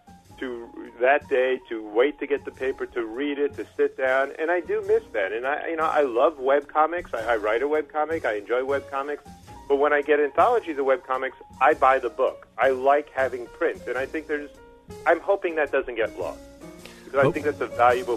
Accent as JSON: {"language": "English", "town": "Long Island", "region": "New York", "country": "United States", "tie": "born or raised there", "said": "I grew up on Long Island, which is why I sound like this, listeners."}